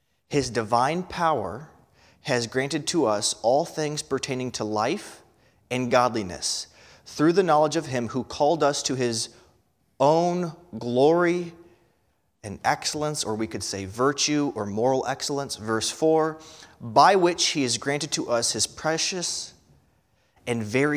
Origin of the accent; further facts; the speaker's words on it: Morris, Illinois, United States; least I tell people I've grown up in Illinois. I was born in Morris, Illinois, but it's been some 10 years that I've not been here.